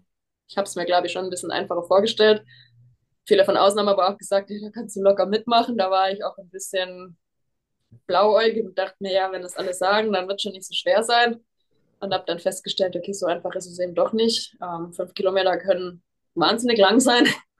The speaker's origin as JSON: {"language": "German", "town": "Titisee-Neustadt", "region": "Baden-Württemberg", "country": "Germany", "tie": "born or raised there", "said": "Und Titisee Neustadt ist ja mehr oder weniger meine alten Heimat."}